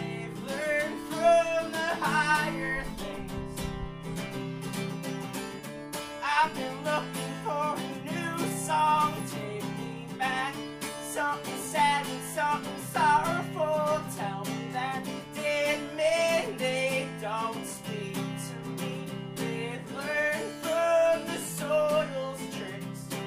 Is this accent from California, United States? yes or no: yes; Lancaster, California, United States